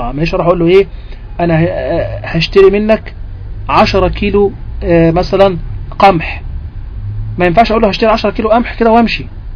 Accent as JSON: {"language": "Arabic", "country": "Egypt", "said": "اللي احنا بنسميه عندنا في مصر ايه الشكوك على النوتة"}